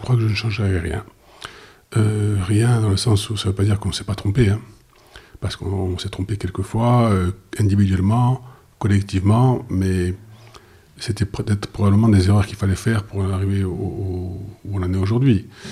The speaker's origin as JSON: {"language": "French", "town": "Bastia", "region": "Corsica", "country": "France", "said": "moi mes tripes et mon cœur sont bien sûr à Bastia, bien sûr au village"}